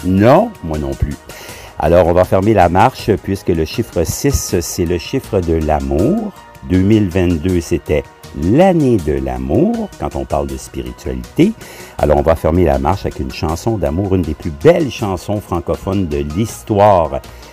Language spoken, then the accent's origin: French; Quebec, Canada; je suis Québécois et j'aimerais souhaiter une belle journée à nos amis francophones